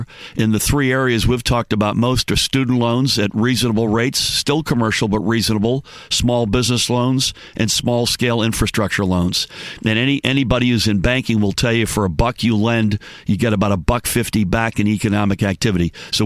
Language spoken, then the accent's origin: English; Newton, Massachusetts, United States; also born or lived in Needham; Newton and Needham.